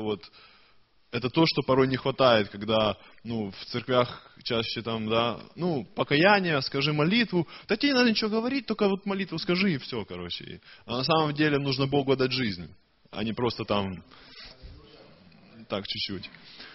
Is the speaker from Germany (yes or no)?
yes; Dresden, Saxony, Germany; я из Дрездена.